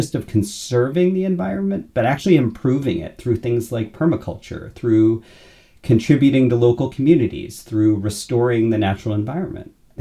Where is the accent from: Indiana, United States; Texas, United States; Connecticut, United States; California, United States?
California, United States; also born or lived in Florida / London / New York; I grew up in California and Florida. Then he lived all of his adult life in New York, and I split mine between London and New York.